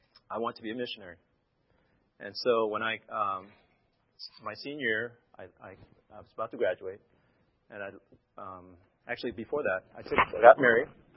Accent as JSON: {"language": "English", "town": "Monterey", "region": "California", "country": "United States", "tie": "born or raised there", "said": "So I went back to my hometown, Monterey."}